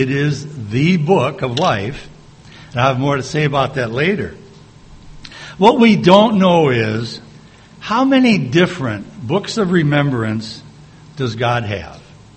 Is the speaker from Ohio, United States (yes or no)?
no; St. Paul, Minnesota, United States; also born or lived in Galveston, Texas; I was born in Galveston, Texas. I grew up in St. Paul, Minnesota.